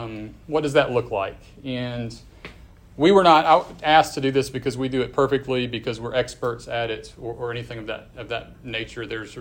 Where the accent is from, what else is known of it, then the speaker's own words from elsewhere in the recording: Brandon, Mississippi, United States; we're both from Jackson, sort of the Brandon area, actually. She's from Real Brandon, I'm from Reservoir Brandon.